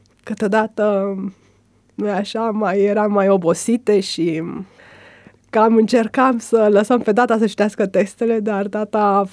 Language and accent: Romanian; Câmpina, Prahova, Romania; În Câmpina.